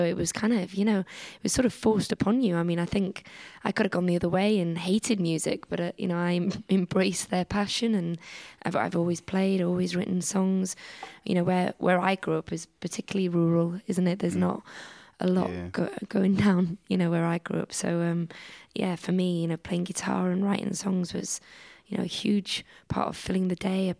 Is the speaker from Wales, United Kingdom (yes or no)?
yes; Wales, United Kingdom; But, you know, we're Welsh speakers and we're very proud of where we come from.